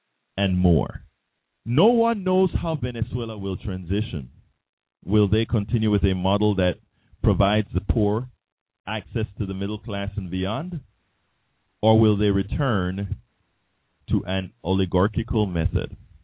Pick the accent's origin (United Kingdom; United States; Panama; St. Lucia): Panama; soy de Panama, ese es mi, el país de mi nacimiento, I'm from Panama.